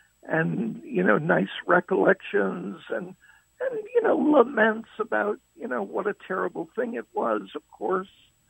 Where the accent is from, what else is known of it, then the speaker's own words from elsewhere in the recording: Waterbury, Connecticut, United States; I'm from Waterbury originally, and, you know, I went to the Palace Theater to see movies growing up.